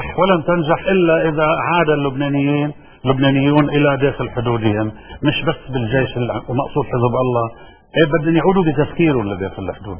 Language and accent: Arabic; Lebanon; انا مواطن لبناني